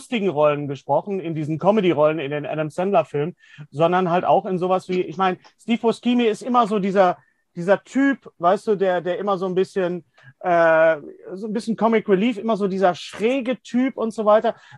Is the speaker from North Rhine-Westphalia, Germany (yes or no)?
yes; Bochum, North Rhine-Westphalia, Germany; ich habe es schon oft gesagt in dem Podcast, ich komme ja aus Bochum.